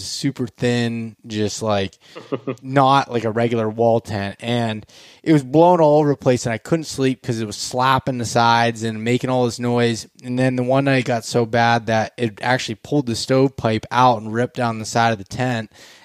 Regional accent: Pennsylvania, United States; even just hunting my home state in Pennsylvania

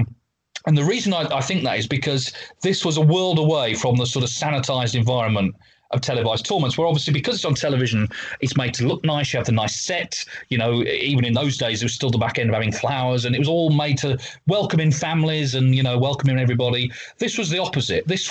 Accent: Walsall, West Midlands, United Kingdom; I grew up in Walsall in the West Midlands in England.

